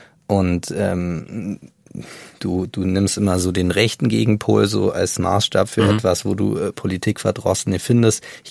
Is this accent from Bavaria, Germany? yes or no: yes; Bavaria, Germany; born there; ich komme gebürtig aus dem Allgäu.